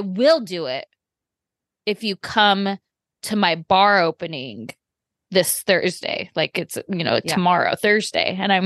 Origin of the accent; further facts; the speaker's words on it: California, United States; he's from Orange County. I'm from Orange County. So obviously we have connections.